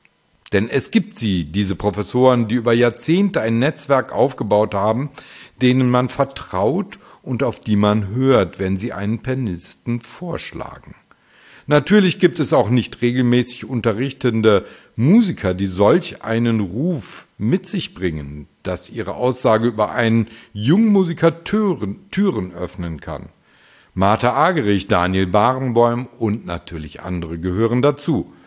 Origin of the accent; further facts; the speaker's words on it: Düsseldorf, North Rhine-Westphalia, Germany; in meiner Heimatstadt Düsseldorf